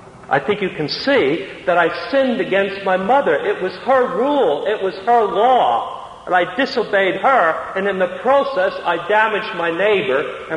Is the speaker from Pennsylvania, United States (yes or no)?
no; Jersey City, New Jersey, United States; I was raised in Jersey City, New Jersey, and there weren't many parks in it, and we used to play football on the sidewalks.